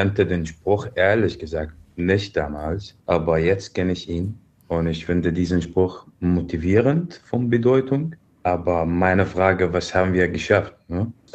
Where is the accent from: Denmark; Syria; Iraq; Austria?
Syria; German is a second language; now in Germany; Ich komme aus Syrien, wir haben einen Krieg.